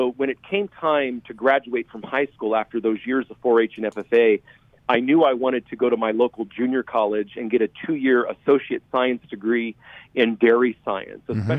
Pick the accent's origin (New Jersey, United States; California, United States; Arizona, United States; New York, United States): California, United States; Modesto; I grew up in Modesto, California, in a Portuguese Catholic family with a dairy farm.